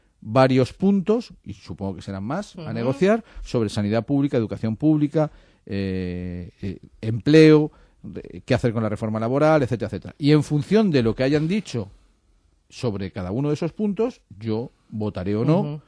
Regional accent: Spain; nuestros valores y nuestros principios como socialistas y como españoles

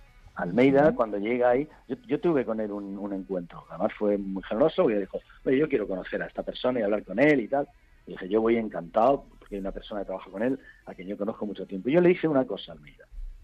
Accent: Madrid, Community of Madrid, Spain; somos los madrileños

